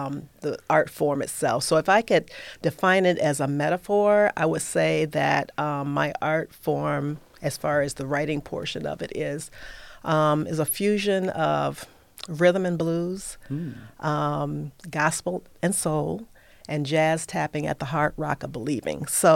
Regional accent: Toledo, Ohio, United States; I am born and raised in Toledo, so I'm a Toledoan.

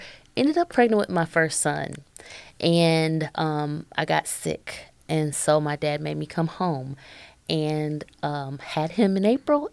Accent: Toledo, Ohio, United States; my parents raised us around Toledo Hospital area.

